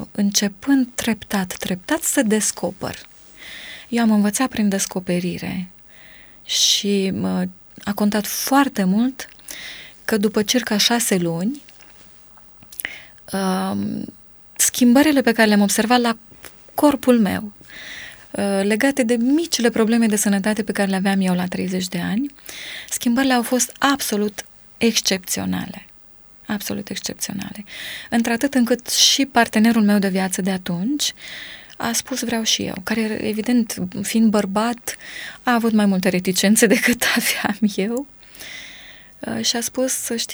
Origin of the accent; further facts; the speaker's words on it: Romania; Pentru mine, ca româncă, îmi doream și iubeam supermarketurile occidentale.